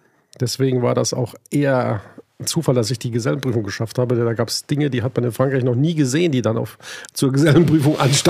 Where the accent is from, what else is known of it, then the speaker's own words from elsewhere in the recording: Hanover, Lower Saxony, Germany; Ich komme aus der Weltstadt neben Berlin, aus Hannover.